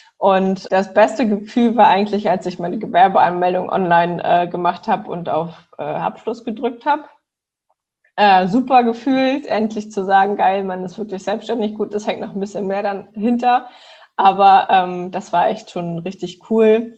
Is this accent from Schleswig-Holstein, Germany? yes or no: yes; Kiel, Schleswig-Holstein, Germany; also ich komme aus Kiel.